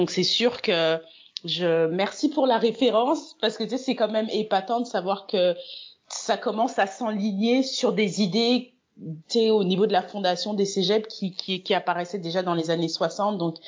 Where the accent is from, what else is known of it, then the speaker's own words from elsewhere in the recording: France; tu sais, je suis française